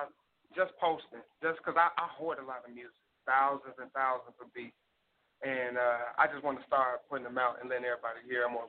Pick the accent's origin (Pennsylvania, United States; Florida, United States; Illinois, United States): Illinois, United States; Chicago; also born or lived in Minnesota; I'm from somewhere everywhere and nowhere at all. All right, now. It started in Chicago, 1987. Then I moved to Minnesota for a little bit. Moved right back to Chicago.